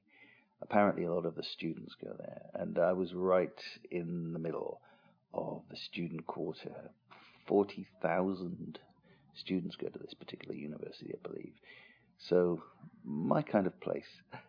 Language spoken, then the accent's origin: English; England, United Kingdom; I'm an Englishman. I know what rain is like, but this is like no kind of rain I have ever seen.